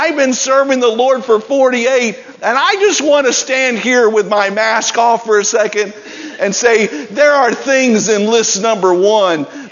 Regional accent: Tennessee, United States; Well, I grew up in Tennessee and that's just not the Southern way.

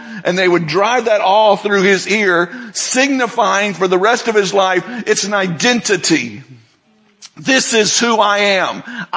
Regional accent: Kentucky, United States; I'm from Kentucky. I like to add an R in wash. It's not wash, it's wash. Call it what you will. It's just the way we say it.

